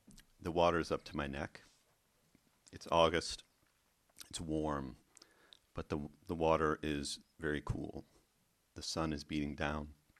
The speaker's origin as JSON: {"language": "English", "country": "United States", "tie": "born or raised there", "said": "It'd probably be illegal in my hometown, in the middle of America."}